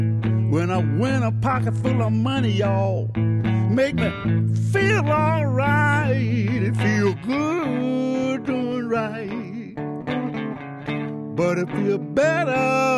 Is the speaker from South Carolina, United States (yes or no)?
no; Louisiana, United States; Well, because, you know, I'm from Louisiana, and they got a lot of swamps out there